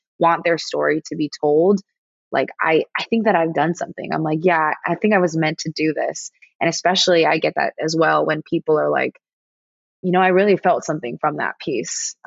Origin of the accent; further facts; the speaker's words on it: San Jose, California, United States; I'm from Eastside San Jose. I went to the East Coast to play soccer, and then I found my way back home